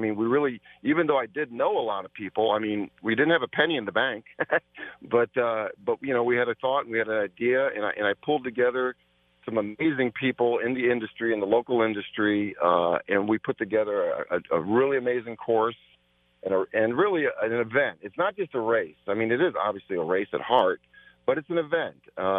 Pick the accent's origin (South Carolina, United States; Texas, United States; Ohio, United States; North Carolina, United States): Ohio, United States; Akron; It goes actually through my neighborhood. I grew up in the St. Vincent St. Mary High School neighborhood. I call it the hood, but it's still a beautiful, beautiful area in West Hill, Akron.